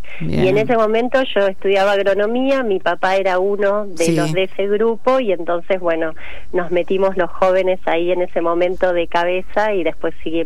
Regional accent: Argentina; es una convicción que tenemos que tener como argentinos

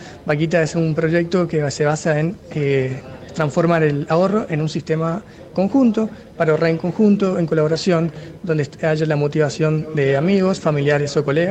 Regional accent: Chaco, Argentina; Tengo 21 años y estoy estudiando la carrera de contador público. En mi caso, como mencionaba anteriormente, me tocó venir desde la provincia del Chaco.

